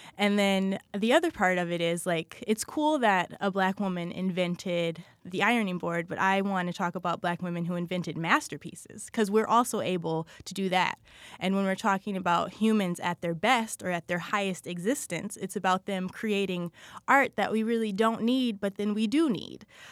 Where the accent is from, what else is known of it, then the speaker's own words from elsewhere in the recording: Milwaukee, Wisconsin, United States; also born or lived in Menomonee Falls; I grew up in Milwaukee and Menominee Falls.